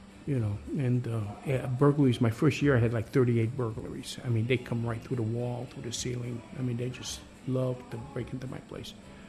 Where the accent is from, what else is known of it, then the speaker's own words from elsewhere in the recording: Hartford, Connecticut, United States; born there; Well, I was born in Hartford.